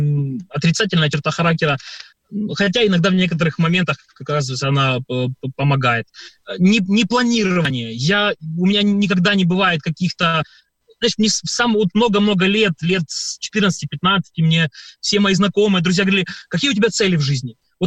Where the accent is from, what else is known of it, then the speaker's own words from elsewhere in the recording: Chernihiv, Chernihiv Oblast, Ukraine; на самом деле я родом из Чернигова, и это город моей мамы, город, в котором родилась моя мама, и родился я.